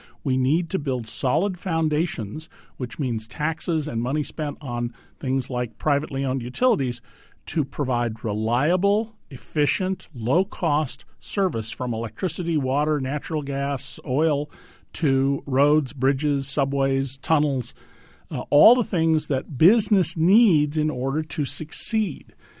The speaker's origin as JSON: {"language": "English", "town": "San Francisco", "region": "California", "country": "United States", "tie": "born or raised there", "said": "And in the 1906 earthquake in San Francisco, my hometown, the fire department had to dynamite buildings to stop the spread of fires."}